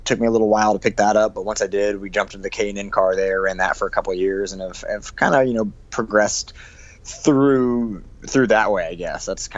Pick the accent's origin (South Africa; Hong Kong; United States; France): United States; Park City, Utah; I did. Yeah, technically I grew up in Park City.